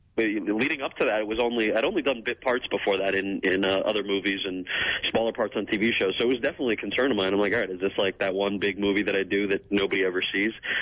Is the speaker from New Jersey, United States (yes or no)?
yes; New Jersey, United States; moved away as an adult; now in California, United States; I grew up in New Jersey, so I there was no logical step to make it out to California. I came out here to go to UCLA